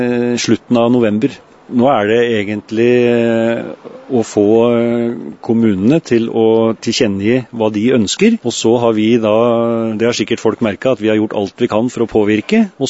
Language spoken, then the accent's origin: Norwegian; Oslo, Norway; bodde en periode på Gvammen, og foreldrene mine bygde hytte på Dagalifjell i 1967. Så jeg føler meg som litt Numedøl, men jeg er Oslo gutt, jeg liksom er da. Det er der jeg er født og oppvokst.